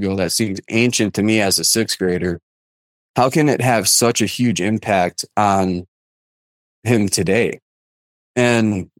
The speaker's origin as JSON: {"language": "English", "region": "Wisconsin", "country": "United States", "tie": "born or raised there", "said": "So I grew up in Wisconsin, which was about half an hour south of Green Bay."}